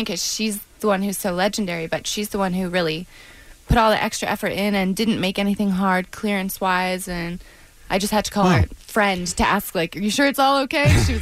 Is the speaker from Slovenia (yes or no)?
no; New York, United States; No, but I'm from the Adirondacks